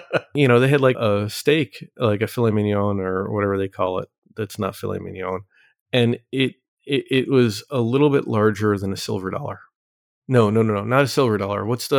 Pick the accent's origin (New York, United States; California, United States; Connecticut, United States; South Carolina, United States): New York, United States; I grew up in New York.